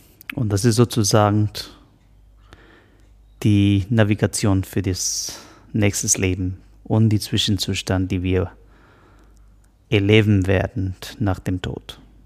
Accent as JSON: {"language": "German", "region": "Ladakh", "country": "India", "said": "Ich bin ein buddhistischer Mönch. Ich komme aus Ladakh, nordindische Himalaya. Und ich bin jetzt 42."}